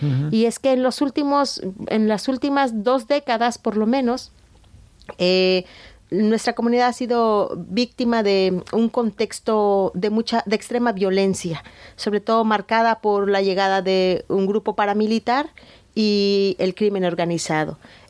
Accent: Alpuyeca, Morelos, Mexico; Fíjense que en mi pueblo hay una gran contradicción, porque Alpuyeca significa lugar de agua salada

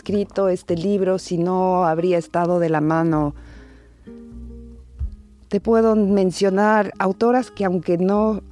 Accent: Ecuador; yo soy de Ecuador y yo pienso que en Ecuador ahora podemos leer la tradición al revés.

